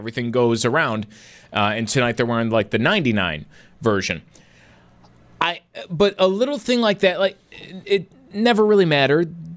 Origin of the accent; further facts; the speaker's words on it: Buffalo, New York, United States; I grew up in Buffalo, but I was always a Penguins fan.